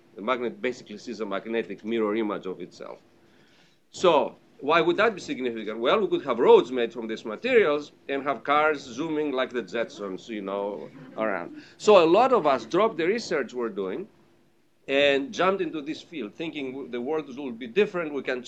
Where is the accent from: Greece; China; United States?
Greece; accent: British; I grew up in Greece, so don't get confused by my British accent.